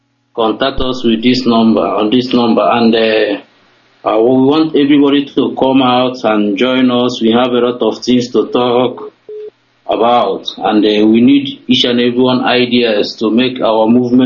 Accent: Ekwuoge, South East, Nigeria; now in Austria; I'm from Ekwuoge in Biafra land. I'm calling from Austria.

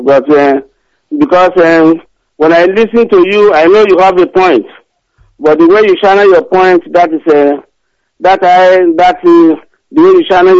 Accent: Nigeria; I'm from Nigeria. I'm not from the East, but you are one.

